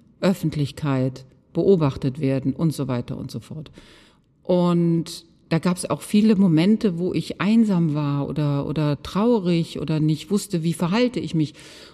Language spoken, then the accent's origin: German; Solingen, North Rhine-Westphalia, Germany; in Solingen, meiner Heimatstadt. Ich bin ja strengstens katholisch aufgewachsen.